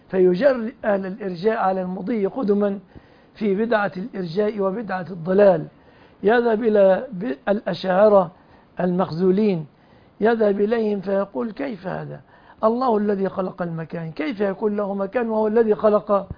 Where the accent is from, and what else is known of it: Egypt